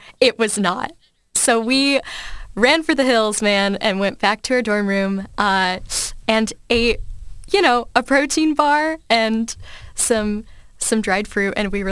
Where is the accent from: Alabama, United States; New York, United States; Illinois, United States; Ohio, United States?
Ohio, United States; Fairfield; So I'm from Fairfield, Ohio, about an hour and a half away from Cedarville.